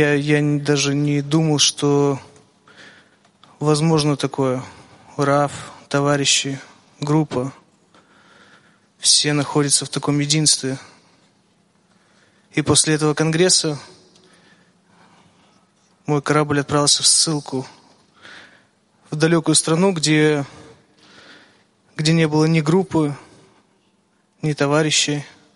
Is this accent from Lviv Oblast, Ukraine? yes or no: no; Odesa, Odesa Oblast, Ukraine; из Одессы.